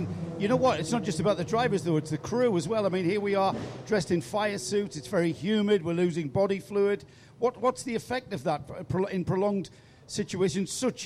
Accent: England, United Kingdom; Of course, we're English. We talk about the weather a lot, don't we?

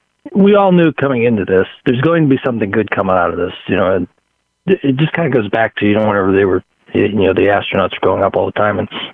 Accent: Pittsburgh, Pennsylvania, United States; I'm from Pittsburgh, and so I just saw where UPMC is saying, it's time to get life moving again here.

